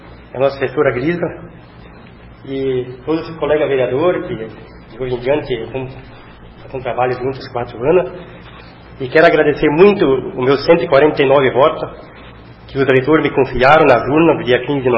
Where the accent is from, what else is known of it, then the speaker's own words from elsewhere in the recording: Santa Inês, Brazil; até no interior do município ali, Santa Inês, a minha terra